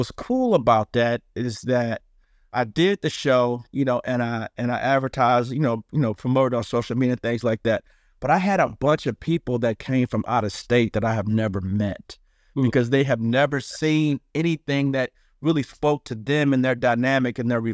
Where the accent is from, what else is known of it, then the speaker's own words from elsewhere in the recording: St. Louis, Missouri, United States; And the show was inspired by me and my wife growing up in St. Louis.